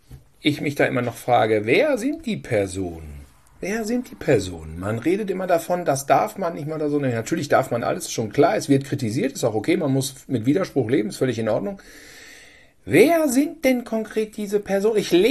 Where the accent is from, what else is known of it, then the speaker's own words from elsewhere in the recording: Germany; Ich meine, wir als Deutsche wurden ja nun jetzt jahrzehntelang, und das haben wir ja auch in dieser luxuriösen Blase mitbekommen